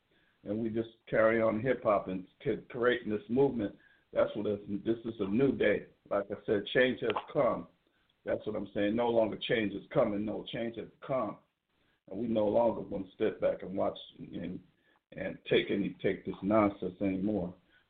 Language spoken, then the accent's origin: English; San Francisco, California, United States; I'm from San Francisco. I got a TV show.